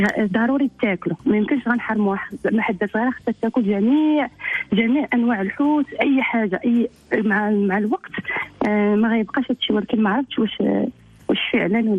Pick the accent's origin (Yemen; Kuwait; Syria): Yemen; انا يمني لقيت هذا الموضوع